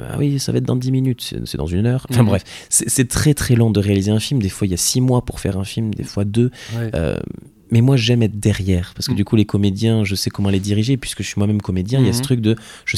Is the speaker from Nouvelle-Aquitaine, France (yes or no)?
yes; Orist, Nouvelle-Aquitaine, France; born there; je vais jouer à la salle des fêtes d'Oriste, donc dans mon village natal